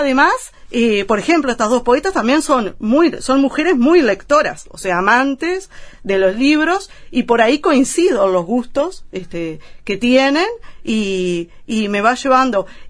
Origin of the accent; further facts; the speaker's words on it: Santa Lucía, Canelones, Uruguay; en mi caso soy canaria, soy de Santa Lucía